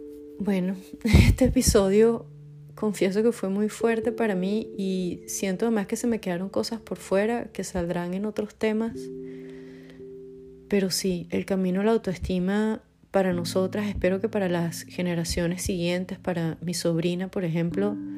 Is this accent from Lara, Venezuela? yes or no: no; Caracas, Capital District, Venezuela; regreso para Caracas. En Caracas fue, wow, fue muy bueno. Fue como regreso a mi ciudad natal, que además tenía años que no vivía allí